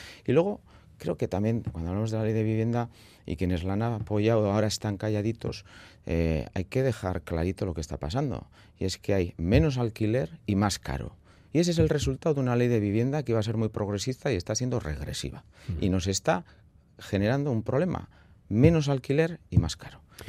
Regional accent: Santurtzi, Basque Country, Spain; yo soy de Santurtzi, de la margen izquierda

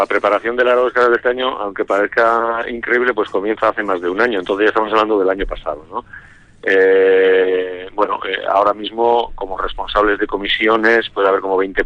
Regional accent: Arrasate, Basque Country, Spain; now in Amurrio, Spain; Correcto, llevo más tiempo en Amurrio que en Arrasate. Eso me dicen mis amigos, que ya he dejado de ser guipuzcoano.

